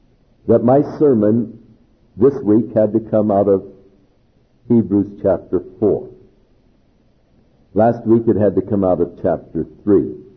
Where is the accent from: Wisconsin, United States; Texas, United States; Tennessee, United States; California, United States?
California, United States; Ventura; I grew up in Ventura. I mean, I've been a beach kid all my life.